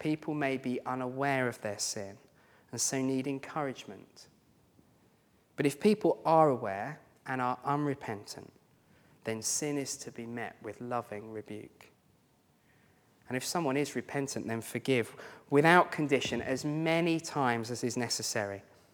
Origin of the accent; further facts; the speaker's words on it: United Kingdom; Well, I know we're British, but we're just going to have to get over that.